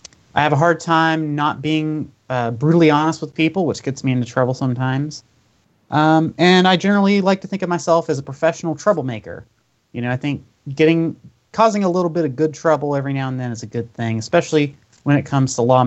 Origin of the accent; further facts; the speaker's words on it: West Virginia, United States; I'm from West Virginia. I've lived here my whole life and plan to stay here, unlike most of my friends.